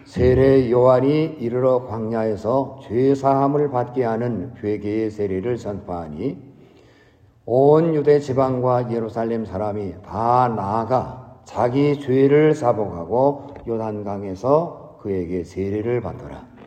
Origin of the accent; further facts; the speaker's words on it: Gyeongsang, South Korea; 제가 이 경상도 사람이 되어서 이 곤룡포 이 발음을 하기가 참 힘이 있는데요.